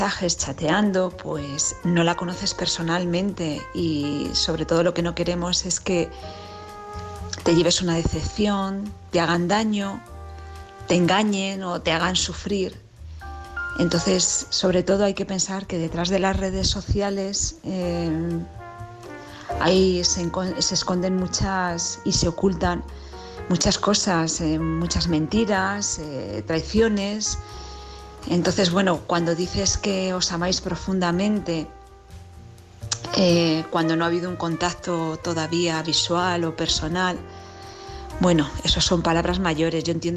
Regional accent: Madrid, Community of Madrid, Spain; de Madrid

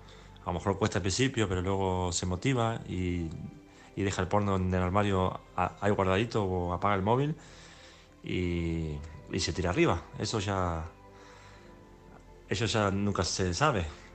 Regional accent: Balearic Islands, Spain; de Mallorca.

